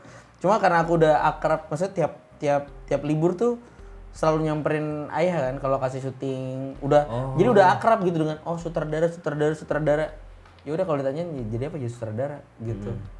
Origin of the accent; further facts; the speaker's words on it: Jakarta, Indonesia; point of view kita sebagai orang Jakarta gitu